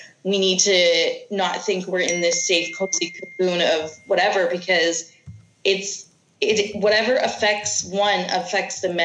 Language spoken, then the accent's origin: English; Canada; as a Canadian, and I don't speak for all Canadians